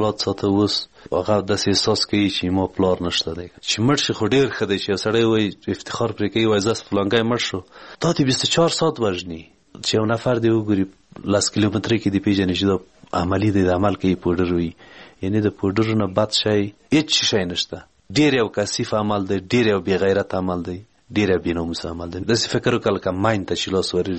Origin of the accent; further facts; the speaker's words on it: Ghorband, Parwan, Afghanistan; د پروان د ولایت یم، د غوربند ولسوالۍ